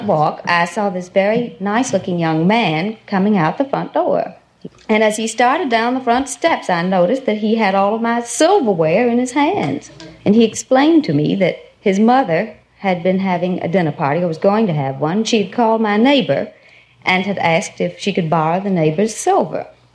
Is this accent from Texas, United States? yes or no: yes; Corsicana, Texas, United States; Corsicana, Texas.